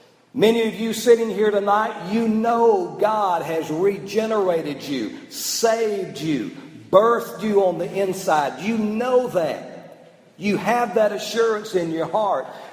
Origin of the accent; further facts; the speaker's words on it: Georgia, United States; Where I grew up in North Georgia, up close to Gainesville, Georgia, there's a plant up there called the Wrigley plant.